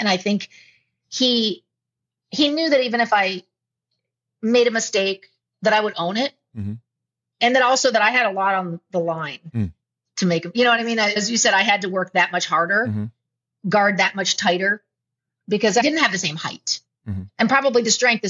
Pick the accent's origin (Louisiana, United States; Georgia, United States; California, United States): California, United States; And growing up in California, we were outside a lot.